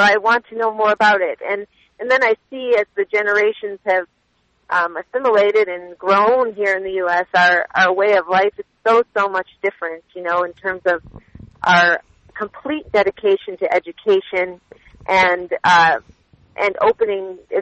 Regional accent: Michigan, United States; I grew up in Michigan, where there is a large population of Middle Easterns and Lebanese in particular.

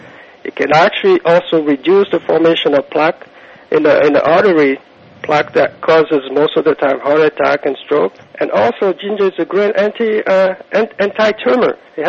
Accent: Ghana; also born or lived in Togo; We both of us actually grew up in West Africa. I'm more from Ghana, between Ghana and Togo

